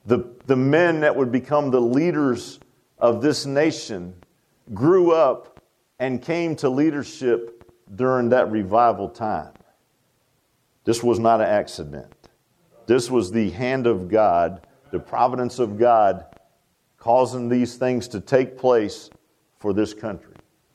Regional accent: Virginia Beach, Virginia, United States; And where I grew up in Virginia Beach, there was my grandmother lived in a neighborhood that was called King's Grant.

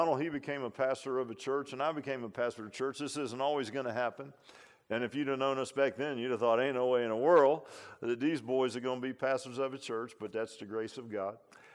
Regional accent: Virginia Beach, Virginia, United States; I look back when I grew up in Virginia Beach, and I was thinking about my upbringing.

